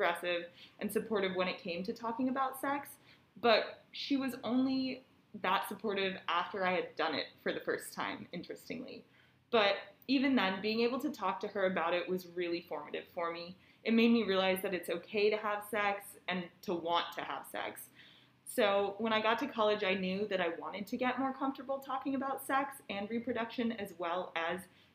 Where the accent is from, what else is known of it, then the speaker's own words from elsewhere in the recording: Salt Lake City, Utah, United States; I'm from Salt Lake City, Utah.